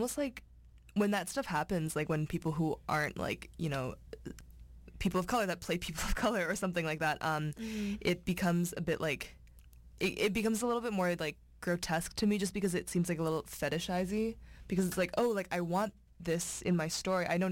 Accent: China; now in United States; I grew up with them for the most part because, like, I immigrated from China, and, like, a lot of the content and, like, culture does... overlap.

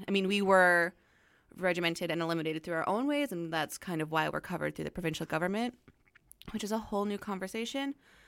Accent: Saskatchewan, Canada; So I have my Métis citizenship with the Métis Nation of British Columbia. Even though we're from Saskatchewan, like, our community's in Saskatchewan, we had to register in BC because my family's lived here for a while.

